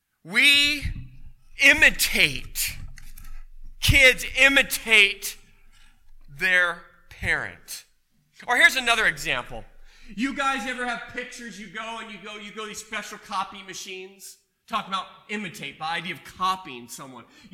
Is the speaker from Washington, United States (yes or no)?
yes; Washington, United States; But in my home state from years ago, in Washington, they're pristine.